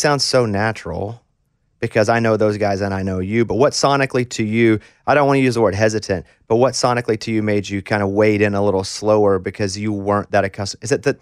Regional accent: the South, United States; I grew up in the South, so I grew up being kind of forced and then eventually loved like real Southern rock, but also soul.

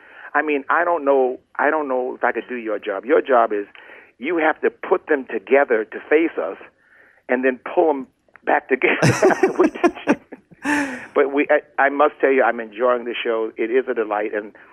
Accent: Houston, Texas, United States; he made me feel like we grew up together back in Houston, Texas.

